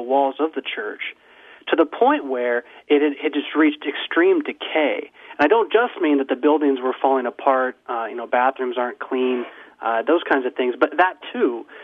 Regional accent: San Diego, California, United States; the suburban lifestyle growing up in San Diego

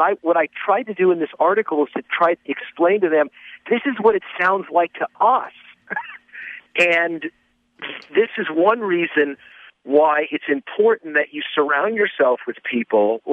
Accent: Las Vegas, Nevada, United States; In my case, I grew up in a city. I grew up in Las Vegas, Nevada

